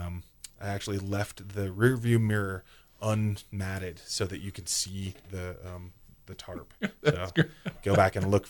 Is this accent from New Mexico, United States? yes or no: yes; Taos, New Mexico, United States; I lucked out because I grew up in Taos